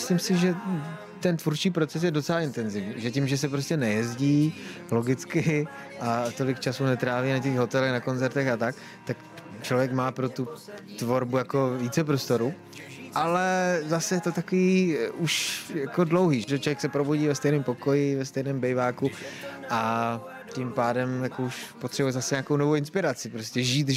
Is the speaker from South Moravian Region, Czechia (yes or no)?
no; Frýdek-Místek, Moravian-Silesian Region, Czechia; Já jsem z Frýdku, ona je z Prahy